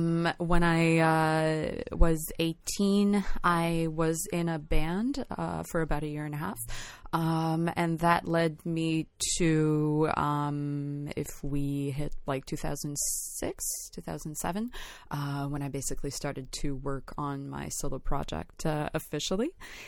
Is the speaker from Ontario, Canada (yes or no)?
no; Montreal, Quebec, Canada; I am a musician from Montreal.